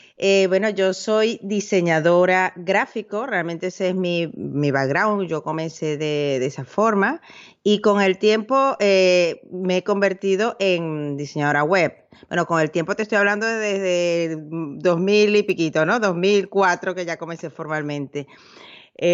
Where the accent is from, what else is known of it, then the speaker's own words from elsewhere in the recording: Venezuela; moved away as an adult; now in Spain; Yo soy de Venezuela y en esa fecha yo estaba, porque bueno, me iba a mudar a España.